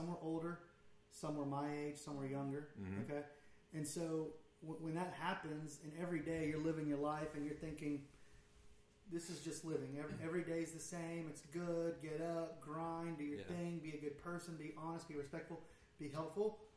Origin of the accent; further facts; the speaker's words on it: Los Angeles, California, United States; You know, I grew up in Los Angeles, mm-hmm. right?